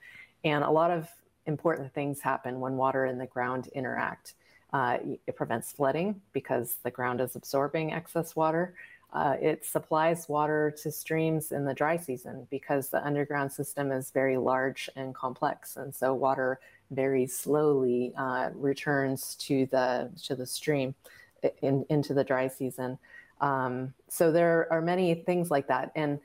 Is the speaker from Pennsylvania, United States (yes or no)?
no; California, United States; I grew up in California, which is arguably the apex of water engineering.